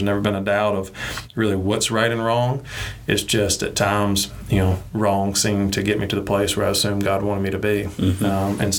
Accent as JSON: {"language": "English", "region": "the South", "country": "United States", "tie": "born or raised there", "said": "You know, growing up in the South, particularly a small town, you know, you were taught don't air your dirty laundry and keep things close."}